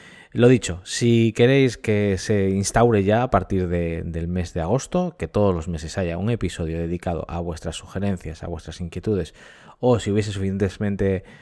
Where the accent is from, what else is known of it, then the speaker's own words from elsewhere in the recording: A Coruña, Galicia, Spain; also born or lived in Lanzarote; la semana pasada nos mudamos desde Lanzarote hasta La Coruña, en Galicia, que es donde estamos residiendo actualmente, y fue la ciudad donde yo me crié.